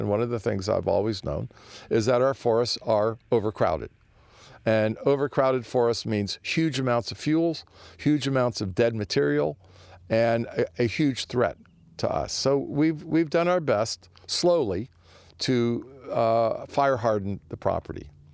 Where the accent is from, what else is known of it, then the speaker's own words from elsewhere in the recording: Santa Monica, California, United States; my brother and I grew up in Santa Monica. And there were always fires in Southern California.